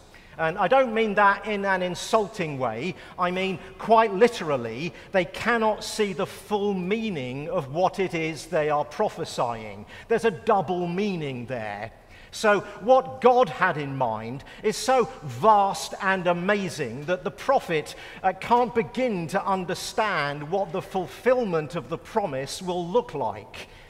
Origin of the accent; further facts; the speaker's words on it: England, United Kingdom; And I said, "No, I'm English."